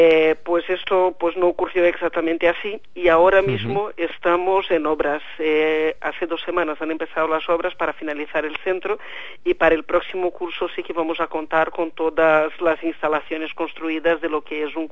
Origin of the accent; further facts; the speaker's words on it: Brazil; Spanish is a second language; Yo soy hija de maestra, pues sobrina de maestra y soy de Brasil.